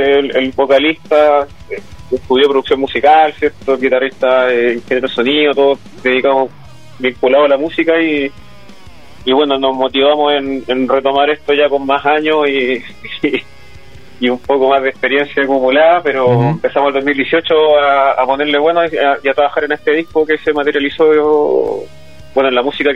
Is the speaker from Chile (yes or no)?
yes; Santiago, Santiago Metropolitan, Chile; Santiago de Chile.